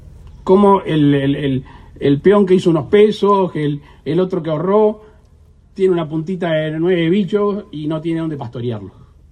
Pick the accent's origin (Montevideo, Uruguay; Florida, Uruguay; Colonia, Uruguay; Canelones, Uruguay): Florida, Uruguay; Cerro Colorado; de hecho donde yo soy, de Cerro Colorado, había uno histórico